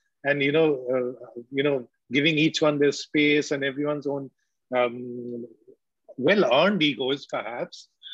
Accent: Kolkata, West Bengal, India; or in Bengal, when I was growing up in Calcutta

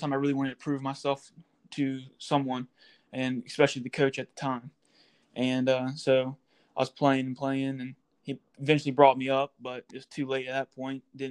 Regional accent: Pennsylvania, United States; So, from Northumberland County, like Harold said, which is a really small area, not many people go on to play, past high school for the most part.

